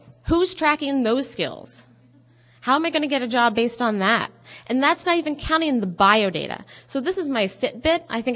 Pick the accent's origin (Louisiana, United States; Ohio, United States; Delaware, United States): Ohio, United States; I'm from Southern Ohio.